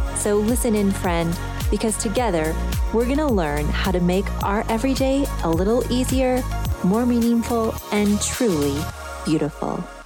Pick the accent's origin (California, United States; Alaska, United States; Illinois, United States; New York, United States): Illinois, United States; She's from Iowa. I'm from Illinois.